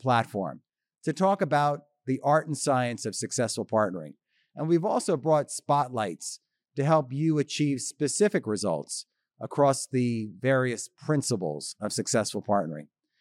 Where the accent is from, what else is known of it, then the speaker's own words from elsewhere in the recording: Jupiter, Florida, United States; I like to talk about the Jupiter Lighthouse in my hometown of Jupiter, Florida.